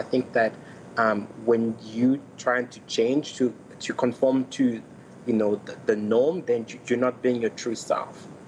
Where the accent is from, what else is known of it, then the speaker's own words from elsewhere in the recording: DR Congo; one thing that I've realized as a Congolese growing up in Congo